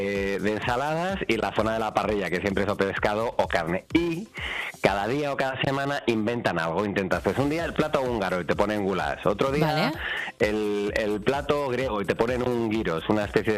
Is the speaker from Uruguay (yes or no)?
no; Galicia, Spain; A veces hay que tirar de humor y de retranca, como buen gallego.